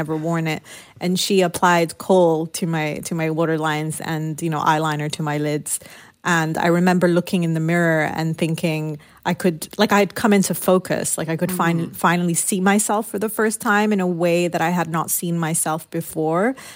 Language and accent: English; United Kingdom; Because I had spent so much of my childhood growing up in the United Kingdom, my parents had moved there during the Lebanese Civil War.